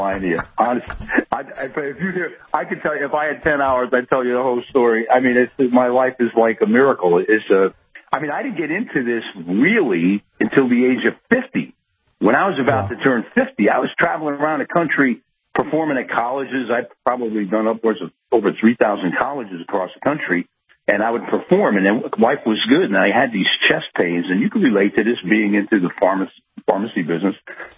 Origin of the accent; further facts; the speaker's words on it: Allentown, Pennsylvania, United States; Well, growing up in Allentown, I grew up as a kid, Ben, I was real shy, backwards, you know